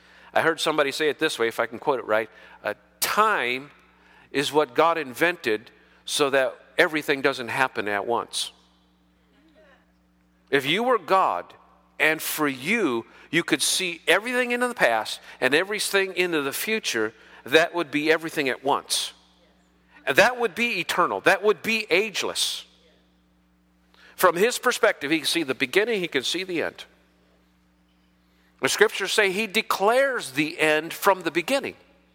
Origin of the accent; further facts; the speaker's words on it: United States; My parents tell me that in my ancestry, I'm Dutch. But by culture, I'm American.